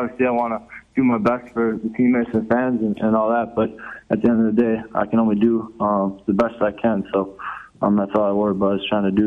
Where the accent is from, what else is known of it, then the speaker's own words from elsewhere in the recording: Wautoma, Wisconsin, United States; I was just at my hometown in Wautoma.